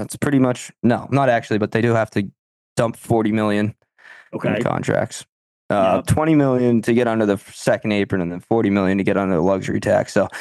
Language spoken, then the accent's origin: English; Wenham, Massachusetts, United States; I'm from Wenham.